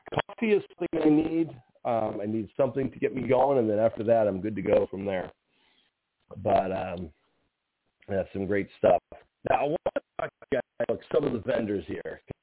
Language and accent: English; Ireland; which I'm Irish